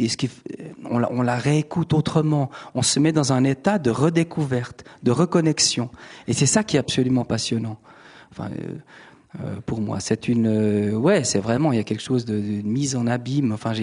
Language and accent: French; German-speaking Switzerland, Switzerland; Moi, je suis suisse allemand.